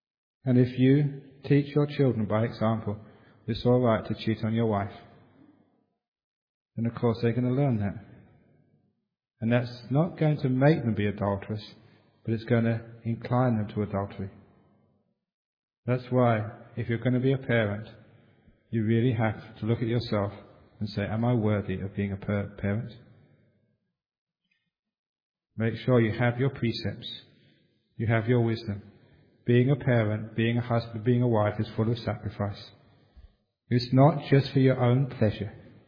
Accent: England, United Kingdom; And I was brought up in England and I travelled in Scotland extensively.

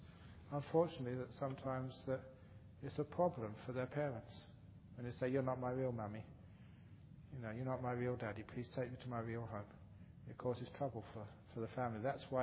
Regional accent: England, United Kingdom; born there; Yeah, I want, like, you know, the English top hats, because I was born in England.

